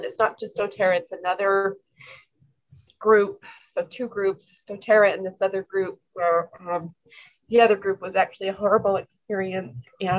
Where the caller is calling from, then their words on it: Saratoga Springs, Utah, United States; I'm actually in Utah, down in Saratoga Springs.